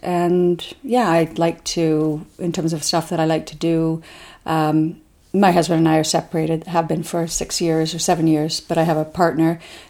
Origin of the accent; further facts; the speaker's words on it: Kamloops, British Columbia, Canada; now in Victoria, Canada; So I grew up in Kamloops until I was about 15, and then our family moved to Victoria, and I finished high school and did my undergrad here.